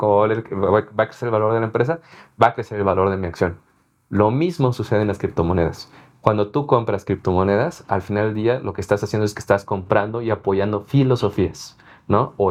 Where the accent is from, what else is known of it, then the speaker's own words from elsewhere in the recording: Mexico; nosotros como mexicanos tenemos el tema de que va a variar el tipo de cambio dólar-peso